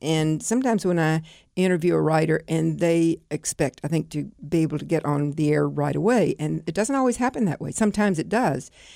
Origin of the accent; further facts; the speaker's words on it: Georgia, United States; born there; maybe notice I have an accent, and I happened to be turning the radio, and I thought, Georgia, because I was born in Georgia.